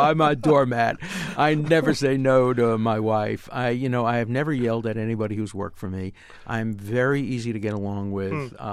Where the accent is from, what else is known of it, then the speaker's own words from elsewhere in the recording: New York, United States; I grew up in Brooklyn.